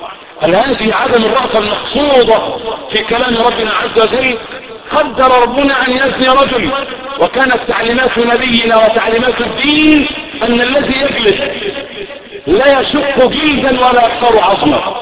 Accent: Egypt; اللهم احفظ بلدنا مصر من كل سوء.

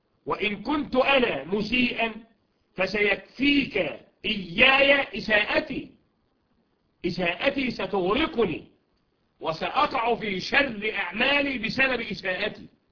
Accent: Egypt; نحن في بلدنا مصر نعاني من فتن عجيبة

